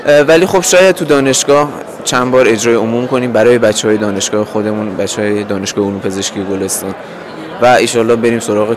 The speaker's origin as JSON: {"language": "Persian", "town": "Sanandaj", "region": "Kurdistan", "country": "Iran", "lives_now": "Gorgan, Iran", "said": "شهر خودم سنندجه که من اصالتا سنندجی ام و یکی شهریه که توش دانشجو هستم و ساکنم الان"}